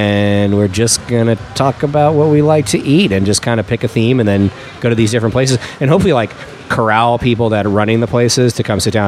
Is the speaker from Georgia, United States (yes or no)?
no; California, United States; now in New Orleans, United States; one of our favorite subjects is Mexican food, because I grew up in California.